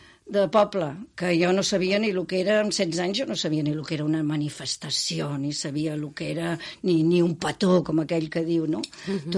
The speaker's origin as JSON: {"language": "Catalan", "town": "Malgrat de Mar", "region": "Catalonia", "country": "Spain", "tie": "born or raised there", "said": "Les companyes meves de Malgrat, que era el meu poble"}